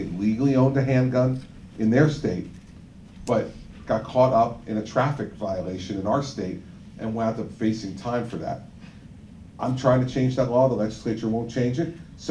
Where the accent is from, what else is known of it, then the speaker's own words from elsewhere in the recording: New Jersey, United States; I think the NRA gives me a C because I'm from New Jersey.